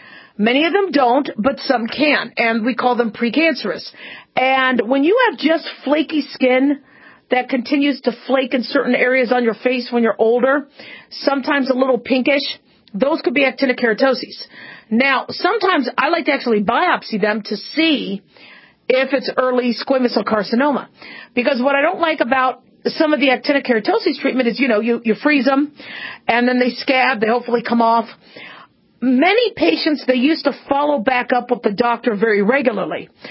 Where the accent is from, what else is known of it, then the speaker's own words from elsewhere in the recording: Phoenix, Arizona, United States; I remember, growing up in Phoenix, Arizona, we had to do square dancing every year.